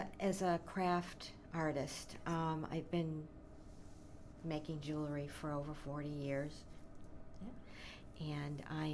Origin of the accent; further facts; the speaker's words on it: Elmira, New York, United States; I have lived here for about 38 years. I grew up in Elmira, New York, a small town